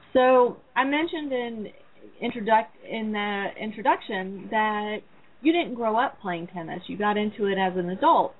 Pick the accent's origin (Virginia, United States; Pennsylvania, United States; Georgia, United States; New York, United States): Georgia, United States; Atlanta; which is having its inaugural event actually in my hometown of Atlanta in October